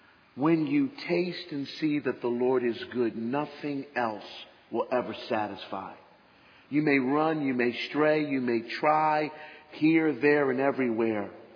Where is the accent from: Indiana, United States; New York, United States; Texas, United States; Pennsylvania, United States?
Pennsylvania, United States; Philadelphia; I'm Philadelphian, remember, and no matter how badly the 49ers might have been doing at that time